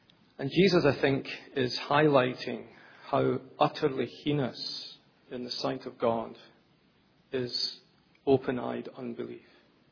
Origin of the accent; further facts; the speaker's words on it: Scotland, United Kingdom; as a Scotsman, in Scotland